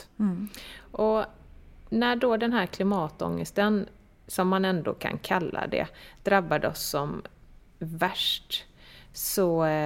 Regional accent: Gothenburg, Västra Götaland County, Sweden; Vi är två vänner från Göteborg ursprungligen.

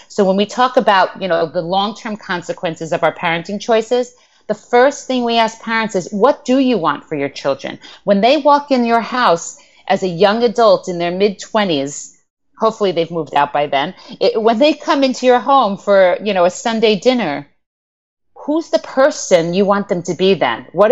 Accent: United States; my husband is, he's French and I'm American, so we're culturally different.

